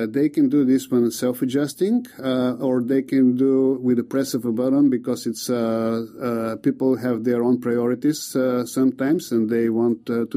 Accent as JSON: {"language": "English", "country": "Bulgaria", "said": "And I should say I'm from Bulgaria, and we have a saying"}